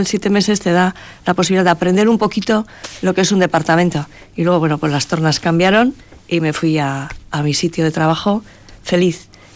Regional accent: Irun, Basque Country, Spain; born there; Yo soy nacida en Irún, pero Irún y Oñarbi está todo pegado, la bahía de Chingudi.

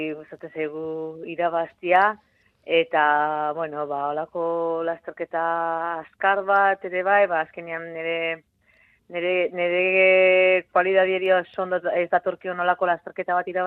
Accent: Mendaro, Basque Country, Spain; hiru aste barru hementxen nire herria, Mendaron

